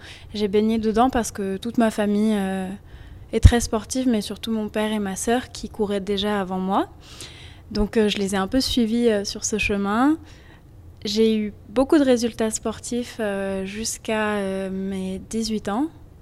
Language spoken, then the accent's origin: French; Évian, Auvergne-Rhône-Alpes, France; j'ai 20 ans, 21 ans à la fin d'année, donc je suis encore assez jeune. Ouais. J'ai grandi en Haute-Savoie, dans les montagnes à Évian, avec une super famille, des chouettes frères et sœurs.